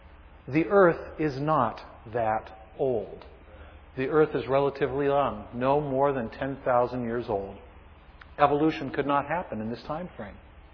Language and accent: English; Bishop, California, United States; Oldest living trees over in my hometown of Bishop, the bristlecones.